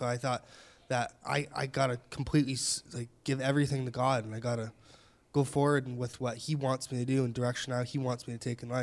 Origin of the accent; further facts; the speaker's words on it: Winnipeg, Manitoba, Canada; I'm from Winnipeg, Manitoba, and I'm 19 years old.